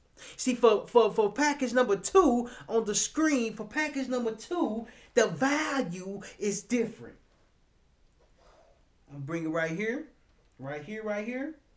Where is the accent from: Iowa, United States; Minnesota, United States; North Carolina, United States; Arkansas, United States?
Arkansas, United States; Little Rock; So I'm from Little Rock, Arkansas. I was raised by a single mother who raised three boys by herself.